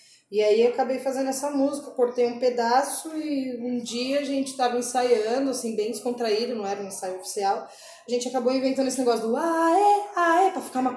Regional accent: Brazil; mas só que nós somos brasileiros, eu fui criada por negros e os meus melhores amigos são negros

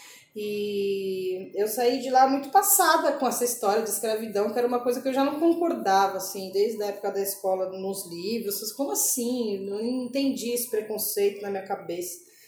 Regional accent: Brazil; mas só que nós somos brasileiros, eu fui criada por negros e os meus melhores amigos são negros

